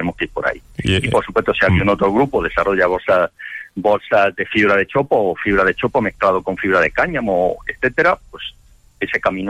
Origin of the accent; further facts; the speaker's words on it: Jaén, Andalusia, Spain; now in Granada, Spain; aunque soy de Jaén, pero vivo en Granada desde hace muchos años.